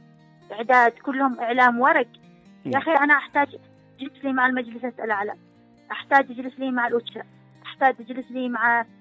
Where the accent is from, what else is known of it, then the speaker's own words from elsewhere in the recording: Yemen; المعاق عندنا في اليمن عادي أي واحد ممكن يتحمله